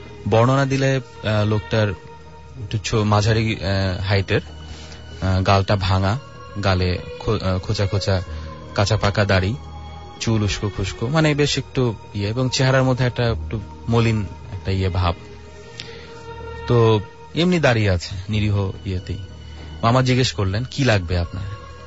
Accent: Malibagh, Dhaka Division, Bangladesh; আমি মালিবাগ থেকে এসেছি।

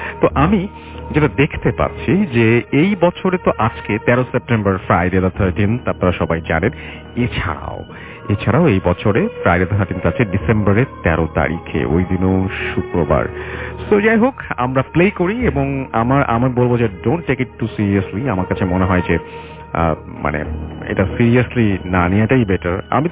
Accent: Bangladesh; বিশেষ করে আমাদের বাংলাদেশে যারা বিশ্বের বিভিন্ন জায়গায় আছেন, আমি বাংলাদেশি বলবো

